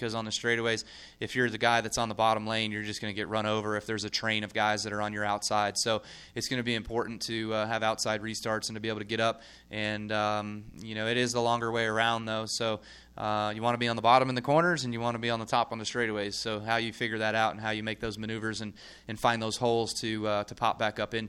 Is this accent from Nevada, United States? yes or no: yes; Las Vegas, Nevada, United States; to do it here in Las Vegas at my hometown track would certainly be huge.